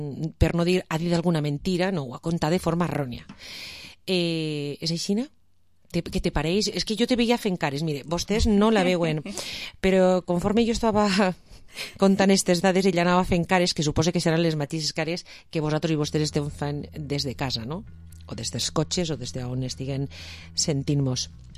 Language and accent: Catalan; Alcossebre, Valencian Community, Spain; jo sóc de la Playa Las Fuentes